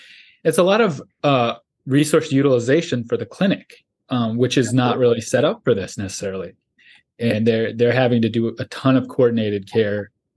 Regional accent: Michigan, United States; My sister went to Ohio State. You know, we're from Michigan.

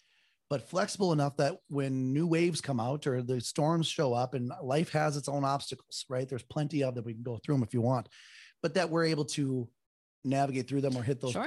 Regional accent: Minneapolis, Minnesota, United States; when I was a kid, growing up in Minneapolis, Minnesota area, we grew up very poor.

